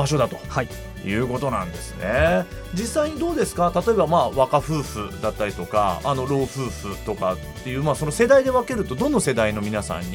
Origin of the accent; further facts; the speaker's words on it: Oita, Japan; 僕はあの出身大分ですけども